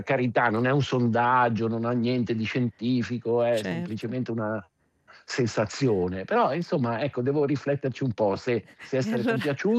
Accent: Milan, Lombardy, Italy; perché io sono milanese, vedere gente che apprezza la mia città mi fa ovviamente piacere

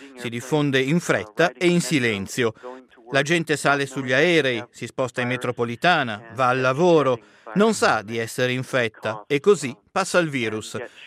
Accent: United States; E poi c'è anche da dire che nel mio paese, gli Stati Uniti, ma anche in altri paesi del mondo, non ci sono abbastanza tamponi

